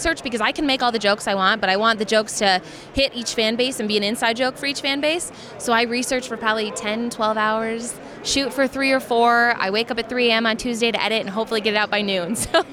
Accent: Grand Rapids, Michigan, United States; Grand Rapids, yes. I was in my hometown bedroom. I moved back home because of COVID and everything going on in the world.

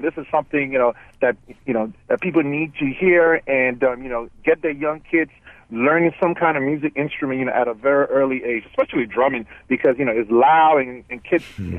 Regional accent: Liberia; I'm originally from West Africa, Liberia

